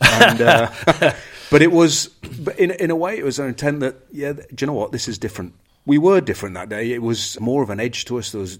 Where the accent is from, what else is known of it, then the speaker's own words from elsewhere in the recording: England, United Kingdom; It was the most claustrophobic game of rugby in terms of, as an English player, was just, we were so edgy and tight from the year before